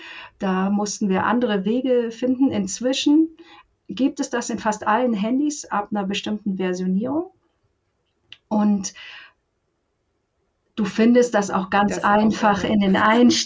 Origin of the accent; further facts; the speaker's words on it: Bavaria, Germany; Also ich komme ja aus Bayern und da wurden die alle umgestellt.